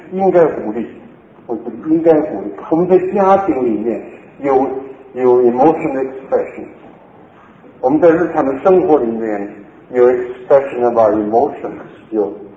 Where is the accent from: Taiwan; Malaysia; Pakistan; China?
China; 当然 American aggressiveness 和我们中国人的这个文化的背景，我们 cultural background 有点不同